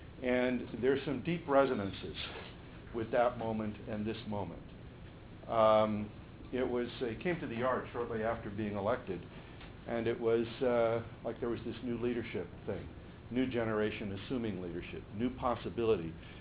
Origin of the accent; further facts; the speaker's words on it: Bakersfield, California, United States; I grew up in California, in Bakersfield, California, where my father was a rabbi, my mother a teacher.